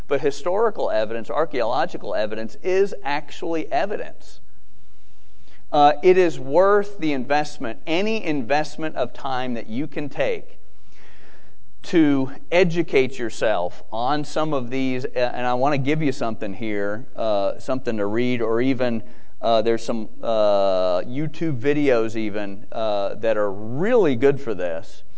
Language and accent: English; Georgia, United States; I grew up in South Georgia, so I appreciate that.